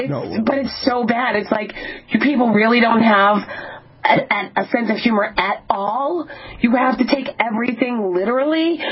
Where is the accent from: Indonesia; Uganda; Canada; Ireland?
Ireland; You'll appreciate this because I'm Irish.